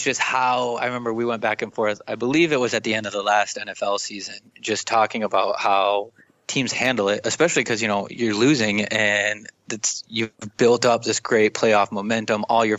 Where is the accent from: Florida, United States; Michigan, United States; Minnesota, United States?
Minnesota, United States; I grew up in Minnesota, so I have to guess it would be a Minnesota Twins baseball game.